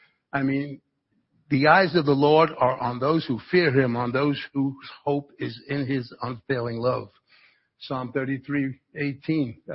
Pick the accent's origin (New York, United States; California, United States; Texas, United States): New York, United States; but my father I grew up with him in New York, and in New York, they used to say it's a 10:13